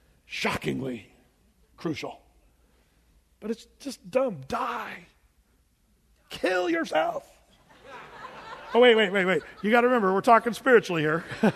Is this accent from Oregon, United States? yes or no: yes; Oregon, United States; as a kid growing up in Southern Oregon, we had a lot of forest fires